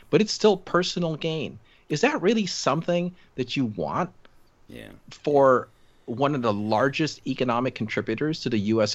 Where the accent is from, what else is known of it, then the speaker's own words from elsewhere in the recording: Fountain Valley, California, United States; I grew up in Orange County. I'm an old Fountain Valley boy, and that's my home world, you know.